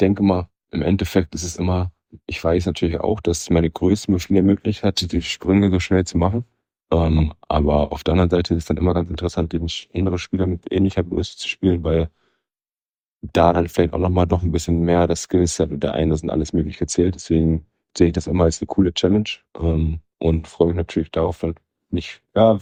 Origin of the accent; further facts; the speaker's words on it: Bremen, Germany; born there; Ich komme aus Bremen gebürtig.